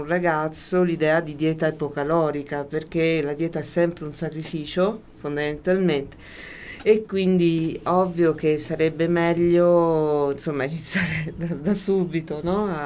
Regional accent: Abruzzo, Italy; Io, per esempio, sono abruzzese, da noi è all'ordine del giorno.

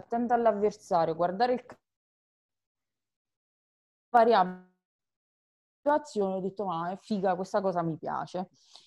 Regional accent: Campobasso, Molise, Italy; now in Lanciano, Italy; Io sono molisana di Campobasso, anche se vivo a Lanciano. All'epoca però vivevo ancora a Campobasso.

